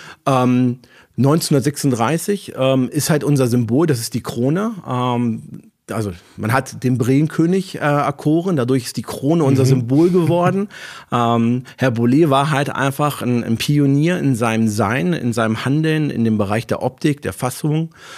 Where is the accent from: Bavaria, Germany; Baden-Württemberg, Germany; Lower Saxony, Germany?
Lower Saxony, Germany; Hanover; Ich bin 44 Jahre jung. Meine Heimat ist Hannover.